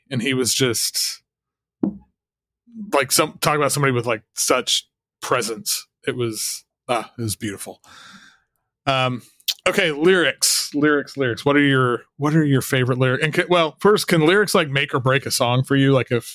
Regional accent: Oklahoma, United States; Even growing up in Oklahoma, somehow I've never seen her

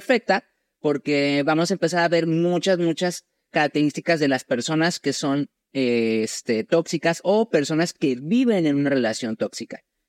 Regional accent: Mexico; sobre todo en México, porque bueno, yo soy mexicano

